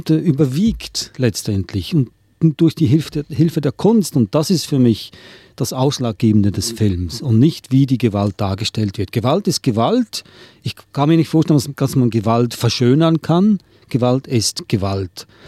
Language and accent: German; Switzerland; Ich bin Schweizer